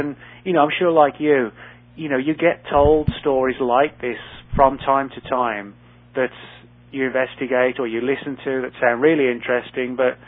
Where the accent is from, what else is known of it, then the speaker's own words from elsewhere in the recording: United Kingdom; being British